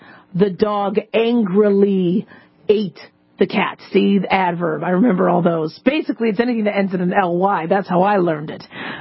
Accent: Phoenix, Arizona, United States; also born or lived in Los Angeles; I remember I was born in L.A. I grew up in Phoenix, but my father gambled and loved coming up here to Vegas.

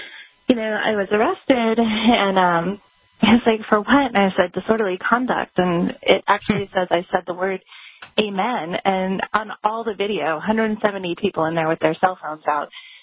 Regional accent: California, United States; now in New Hampshire, United States; I moved to New Hampshire from Southern California, actually, in 1998.

